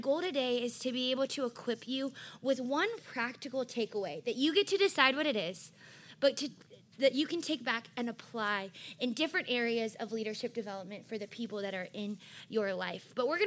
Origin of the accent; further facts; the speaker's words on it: Redlands, California, United States; born there; And I was born in Redlands, California, right up the way here.